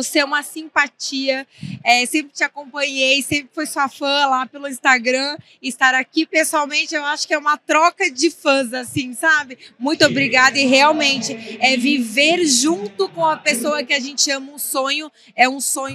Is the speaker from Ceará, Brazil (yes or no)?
no; Balneário Camboriú, Santa Catarina, Brazil; now in Goiânia, Brazil; Santa Catarina, Balneário e Camboriú.